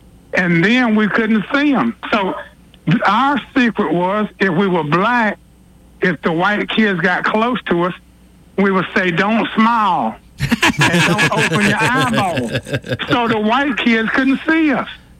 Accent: the South, United States; And, of course, I'm from the South. You know, I've lived around white people all of my life.

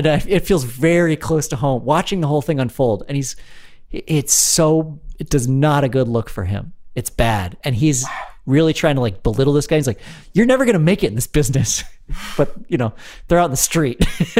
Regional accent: Jamaica; Yeah, I'm Jamaican. Is that strange?

